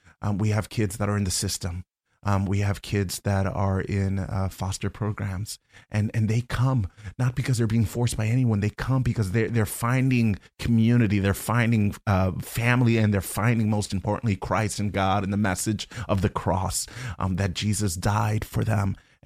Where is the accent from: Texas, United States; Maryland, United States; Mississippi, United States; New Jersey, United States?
New Jersey, United States; Born and raised in Joyzy.